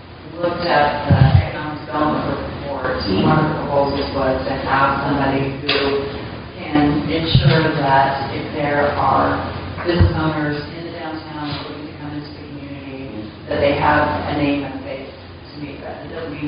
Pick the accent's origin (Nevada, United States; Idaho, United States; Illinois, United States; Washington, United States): Washington, United States; Stanwood; So, Stanwood is 6,500 people.